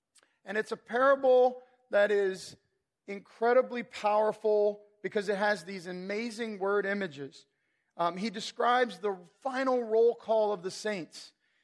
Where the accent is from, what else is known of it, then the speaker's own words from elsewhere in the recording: Florida, United States; growing up in Florida, watching the ocean rage while you're in like a 23-foot boat